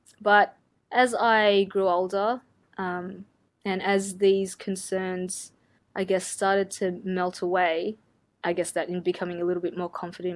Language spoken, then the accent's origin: English; Australia; I was born in Australia to migrant parents. So that meant that I was exposed to Australian customs and traditions through school and through friendships. But at the same time, I was immersed in Filipino traditions and customs at home.